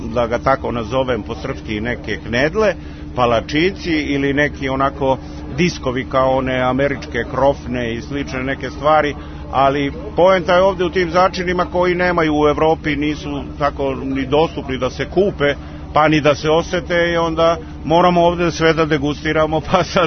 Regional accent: Zlatibor District, Serbia; now in Qatar; pošto sam ja rodom sa Zlatibora, mi smo poznati gurmani

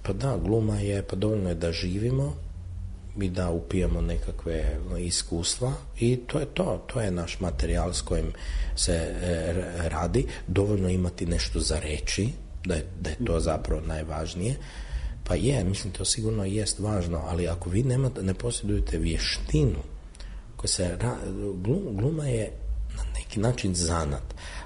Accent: Zagreb, City of Zagreb, Croatia; jer sam kao prvo Zagrepčanin, kao urbano dijete iz centra, ja puno brže govorim

